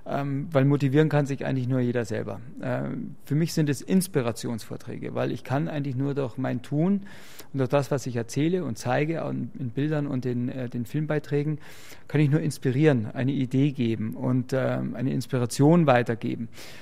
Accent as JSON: {"language": "German", "town": "Garmisch", "region": "Bavaria", "country": "Germany", "tie": "born or raised there", "lives_now": "Starnberg, Germany", "said": "Ich bin ja in Garmisch, in der Nähe von Garmisch aufgewachsen. Also ich bin, vom Herzen bin ich schon noch Garmischer, ja."}